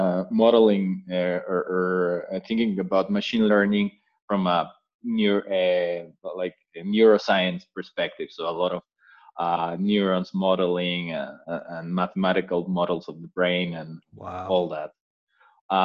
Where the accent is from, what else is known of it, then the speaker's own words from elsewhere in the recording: Mexico; I'm Mexican. I grew up in Mexico all the way through college. I did university here. I did applied mathematics at a university called UNAM, which is a technical university here in Mexico